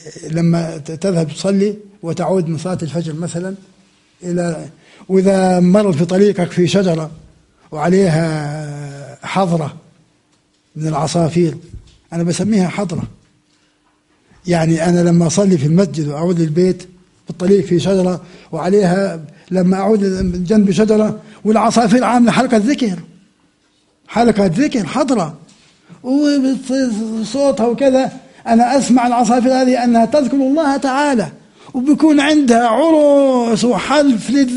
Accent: Amman, Amman Governorate, Jordan; بجوز عندنا في عمان 6 مليار ذبابة

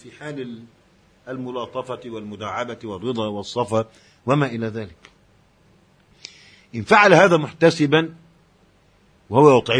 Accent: Egypt; احنا كلنا مصريين ونعرف طبيعة المجتمع الذي نشأنا فيه.

